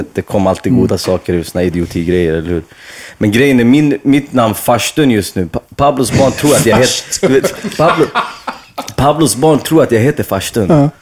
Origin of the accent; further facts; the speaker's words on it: Skellefteå, Västerbotten County, Sweden; also born or lived in Iran; jag är uppvuxen i Skellefteå. Mina föräldrar, de kom från Iran 88. Jag var 2 år. Vi hamnade i Jörn utanför Skellefteå. En kall novemberkväll liksom. Men sen jag växte upp där, gick där hela lågstadiet, mellanstadiet, gymnasiet.